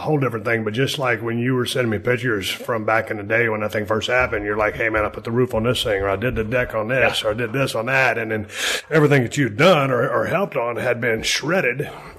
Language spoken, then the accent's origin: English; Edna, Texas, United States; growing up in Edna, Victoria, and always going down there to Port O'Connor and Rockport too